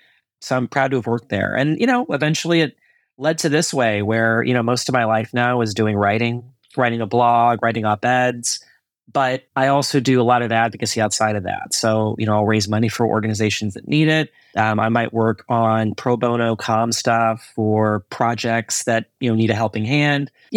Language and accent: English; Texas, United States; I grew up in Central Texas, and I knew from an early age that something was off, and I didn't know how to explain it.